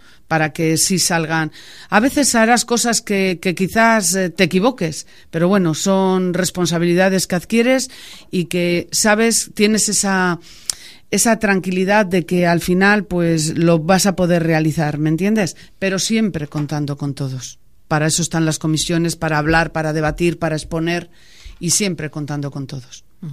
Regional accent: Laredo, Cantabria, Spain; Somos gente de Laredo, que estamos por los sitios y lo vimos.

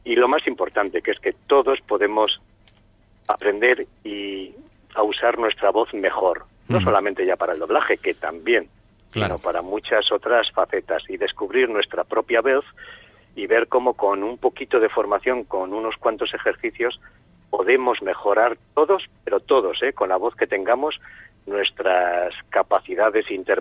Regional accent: Castro Urdiales, Cantabria, Spain; now in Guriezo, Spain; Yo soy de Castro, vivo en Guriezo, pero Laredo es casi una segunda casa.

